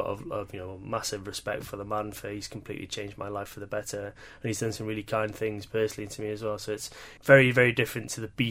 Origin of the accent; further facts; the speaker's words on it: Wales, United Kingdom; I'm not from around here. I'm from North Wales.